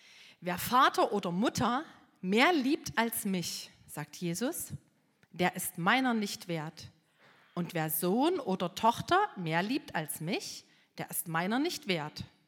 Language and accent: German; East Germany, Germany; ich habe mit 16 Jahren so richtig zu Jesus gefunden und ich bin in der DDR aufgewachsen. Ich hatte eine Jugendweihe gemacht, ich war in der FDJ